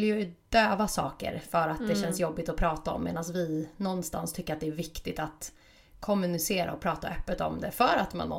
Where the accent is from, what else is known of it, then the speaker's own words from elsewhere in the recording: Sweden; born there; vi är födda i Sverige